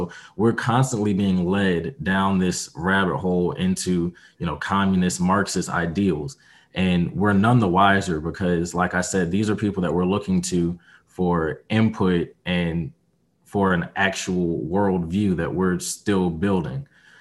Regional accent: Durham, North Carolina, United States; also born or lived in Winston-Salem / Minnesota; I was born in Winston-Salem, moved to Minnesota when I was very young. I went to a Christian preschool while I was there. And then when I returned back to North Carolina at the age of six

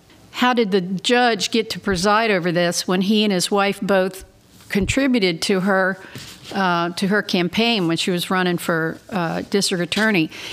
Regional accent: the South, United States; I'm from a Southerner, and … is a Southern name.

